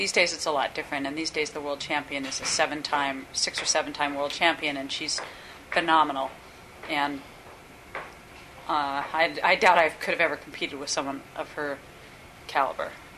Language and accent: English; West Coast, United States; I grew up on the West Coast, and I grew up surfing in Malibu.